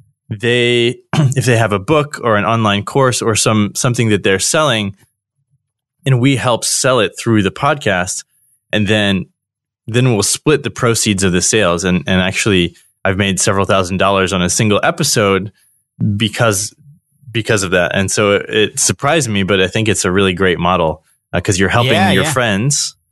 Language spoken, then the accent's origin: English; United States; now in Indonesia; especially because I'm American and I get paid in US dollars, a great exchange rate.